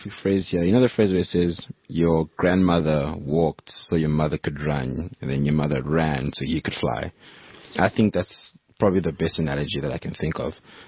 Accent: Benoni, Gauteng, South Africa; We're from Benoni, so it's very middle class.

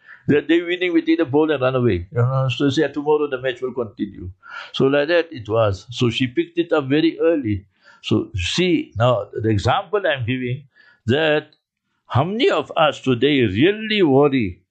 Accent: South Africa; I'm a guest from South Africa, and we got this problem there in South Africa.

